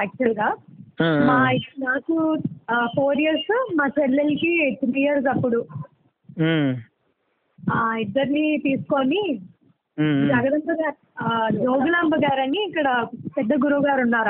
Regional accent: Visakhapatnam, Andhra Pradesh, India; సీతమ్మధార అండి, పుట్టి పెరిగింది అంతా విశాఖపట్నం.

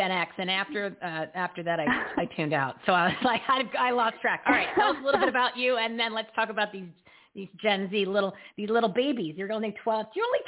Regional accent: New Jersey, United States; I grew up in New Jersey, so we did the tri-state area, and then you went down to Florida.

